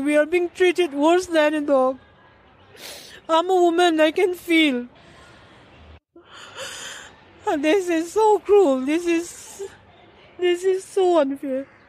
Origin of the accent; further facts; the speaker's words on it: Imphal, Manipur, India; Ever since I was born and brought up in Imphal, there was nothing like it.